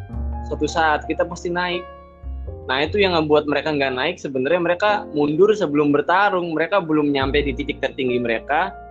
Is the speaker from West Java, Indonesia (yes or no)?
yes; Cirebon, West Java, Indonesia; now in Jakarta, Indonesia; jadi gua ini dari Cirebon ya, datang ke Jakarta itu bener-bener struggle